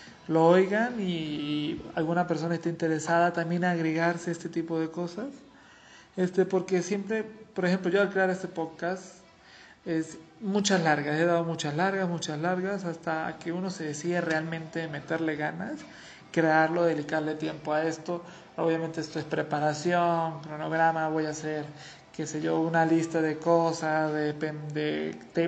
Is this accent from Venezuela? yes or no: yes; Venezuela; now in Mexico; obviamente basado en mi experiencia aquí en México. Yo soy de Venezuela